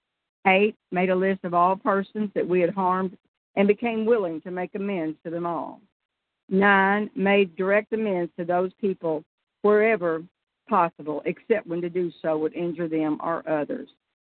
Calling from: Pensacola, Florida, United States; I'm coming from the Blue Angel Campgrounds in Pensacola, and I sure hope you can hear me because telephone service does not get an A here.

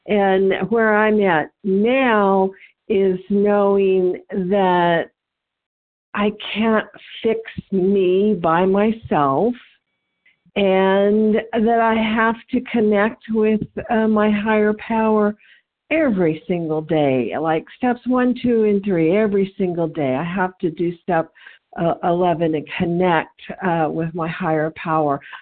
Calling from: Tennessee, United States; Yes, I'm calling from Tennessee, and I appreciate everybody that has shared and everybody that has contributed to this meeting.

